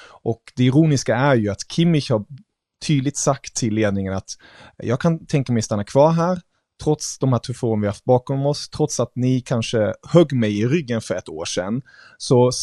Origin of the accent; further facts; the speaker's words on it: Germany; och som tysk jag är, så lägger jag upp den här metaforen.